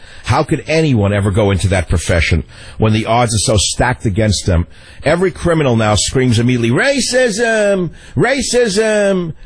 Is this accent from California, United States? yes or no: yes; San Francisco, California, United States; Jonathan on KSFO in my hometown of San Francisco.